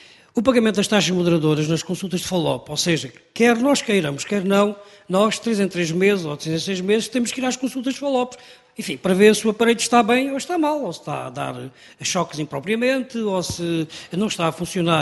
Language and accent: Portuguese; Alentejo, Portugal; Eu sou do Alentejo